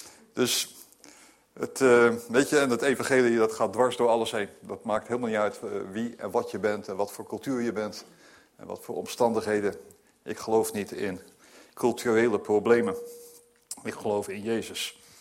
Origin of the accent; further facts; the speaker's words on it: Groningen, Netherlands; Ik kom namelijk helemaal uit Groningen, voor de mensen die me niet kennen. Ik ben voorganger van de Vrije Baptistengemeente in de stad Groningen.